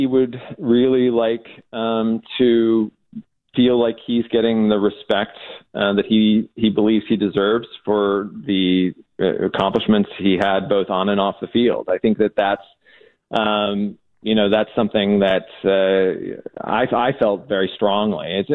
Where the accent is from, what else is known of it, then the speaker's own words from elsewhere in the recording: St. Louis, Missouri, United States; I grew up in the St. Louis area, and, going back into St. Louis to film